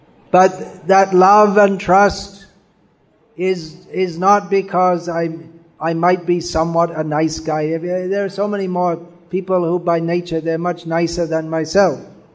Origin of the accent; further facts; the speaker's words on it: England, United Kingdom; born there; because I was born in England